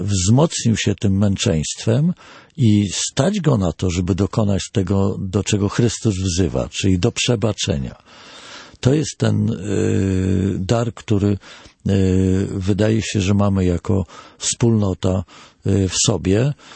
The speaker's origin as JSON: {"language": "Polish", "country": "Ukraine", "said": "tak dużo, jak byśmy sobie chcieli, my Ukraińcy"}